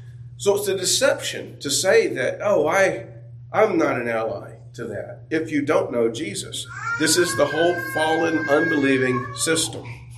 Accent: Georgia, United States; but maybe I'm a good old boy. I'm a redneck from North Hall.

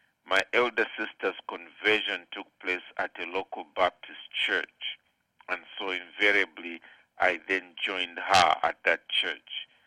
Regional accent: Zambia; I grew up in Zambia.

